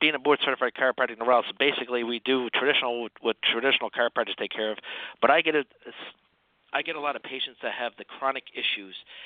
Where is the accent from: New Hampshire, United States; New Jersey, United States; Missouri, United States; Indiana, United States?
New Jersey, United States; Phillipsburg; I was originally from Phillipsburg, New Jersey, which is right across the river from Easton, Pennsylvania.